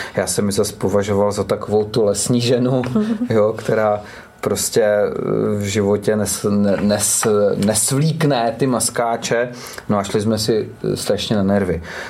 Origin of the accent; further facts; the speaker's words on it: Moravia, Czechia; Tak já jsem 30 let cidnou babou, že jo? Tak u nás na Moravě my to tak máme